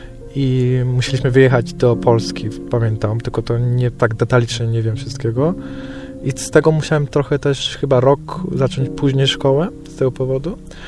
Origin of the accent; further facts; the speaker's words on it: Bitola, Pelagonia, North Macedonia; born there; Polish is a second language; To się urodziłem w takim nowym państwie już tak naprawdę. Urodziłem się w Macedonii, konkretnie w mieście Bitola.